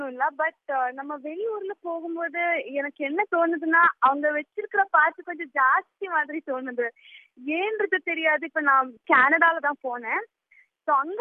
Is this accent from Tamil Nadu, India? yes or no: no; Kochi, Kerala, India; நான் பிறந்து வளர்ந்தது கேரளால கொச்சின்ற ஊர்ல.